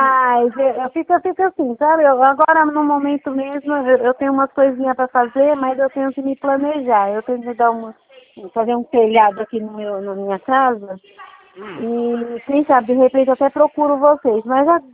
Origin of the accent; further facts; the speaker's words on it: Piauí, Brazil; é que eu sou do estado do Piauí e geralmente nas minhas férias eu viajo Piauí para minha cidade.